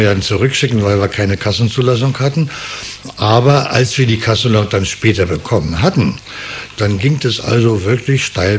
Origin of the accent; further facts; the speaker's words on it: Berlin, Germany; Als Berliner ist man ja auch meistens anpassungsfähig, nicht? Und ich habe dann auch relativ schnell ein bisschen Plattdeutsch gelernt.